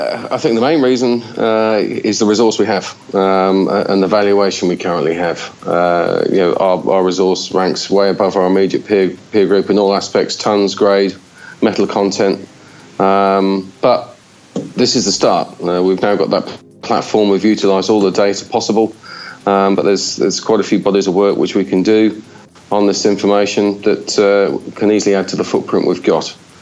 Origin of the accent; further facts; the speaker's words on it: England, United Kingdom; accent: Australian; also born or lived in Australia; Well, despite the slight Aussie accent, I am from England.